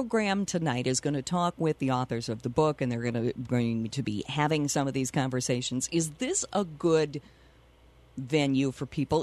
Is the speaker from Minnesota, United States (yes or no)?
yes; Rochester, Minnesota, United States; and of course I grew up in Rochester, where also high school and college kids functioned as tour guides for Mayowood and the Plummer House.